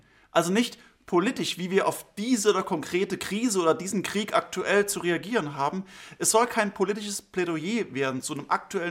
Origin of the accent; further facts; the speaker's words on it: Germany; dass wir in Deutschland, wo ich herkomme